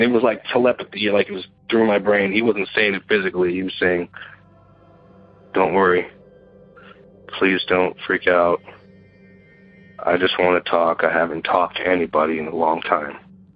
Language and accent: English; San Bernardino, California, United States; I'm from San Bernardino, California.